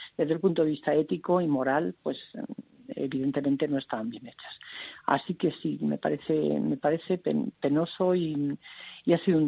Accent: Spain; ¿de dónde son ustedes? Y entonces dijimos: de España.

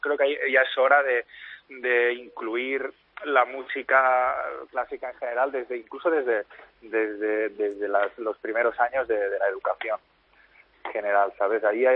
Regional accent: Barcelona, Catalonia, Spain; encima soy de Barcelona, concurso se hace en Barcelona, claro, es como ganar algo en casa

